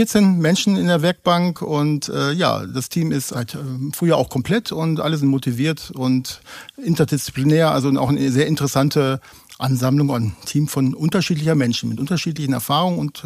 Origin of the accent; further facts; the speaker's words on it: Münster, North Rhine-Westphalia, Germany; now in Hamm, Germany; ich bin seit 2006 sogar Hammer Bürger, also bin von meiner Heimatstadt Münster über Umwege hier in Hamm nach Hamm gezogen